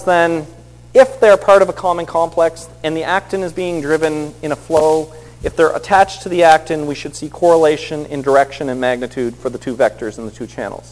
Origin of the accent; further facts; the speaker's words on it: Nova Scotia, Canada; I grew up in Nova Scotia, and it's like admitting I grew up in Nova Scotia, and we didn't have advanced daycare.